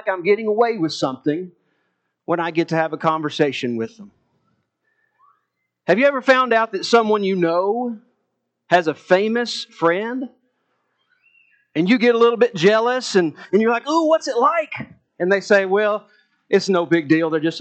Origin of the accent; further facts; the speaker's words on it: Columbia, Tennessee, United States; I'm from Columbia, Tennessee, and I was driving down one of the main roads in Columbia, Tennessee when I was in my 20s.